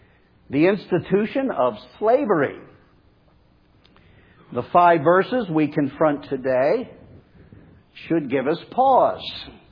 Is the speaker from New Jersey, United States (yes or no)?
yes; New Jersey, United States; slavery was still legal in my home state of New Jersey. An embarrassing but true fact for a northerner like myself.